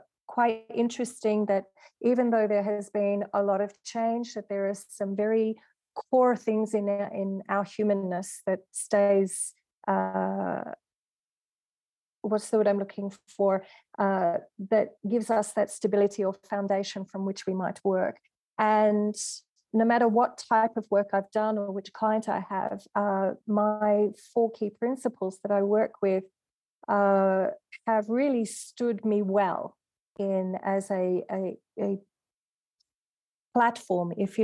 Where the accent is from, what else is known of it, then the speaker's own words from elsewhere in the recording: Australia; moved away as an adult; now in France; Okay, so I'm an Australian and I've been living in France for 9 years now.